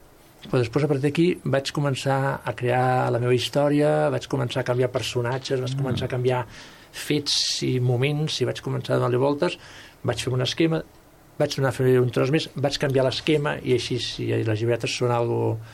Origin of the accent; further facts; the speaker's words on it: Barcelona, Catalonia, Spain; És Barcelona, perquè soc de Barcelona, nascut a Barcelona, i clar, conec una mica els barris d'allà